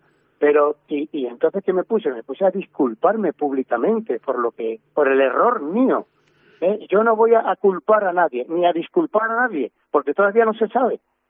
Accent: Cádiz, Andalusia, Spain; Yo nací en Cádiz, soy de Cádiz, yo me crié en Cádiz. Yo estuve yendo en toda mi vida desde los 10, 12 años hasta los 18 años al mercado central, a la fruta.

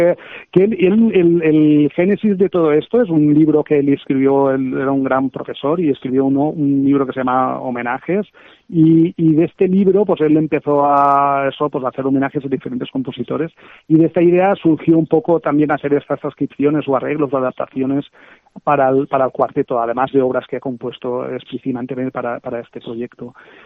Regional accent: Valencian Community, Spain; now in Ávila, Spain; yo vivo en Ávila desde hace bastantes años, casi 30, sí. Aunque soy valenciano, se me nota mucho el acento, pero ya llevo muchos años en Ávila.

